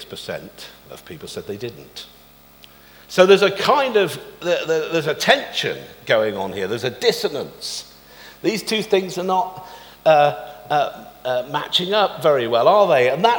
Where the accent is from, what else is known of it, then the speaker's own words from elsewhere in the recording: England, United Kingdom; But perhaps it's just because of our kind of temperamental thing as English people.